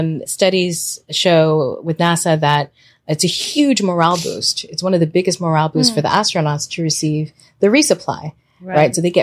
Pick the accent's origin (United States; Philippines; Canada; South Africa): Philippines; I come from the Philippines. That's a developing country.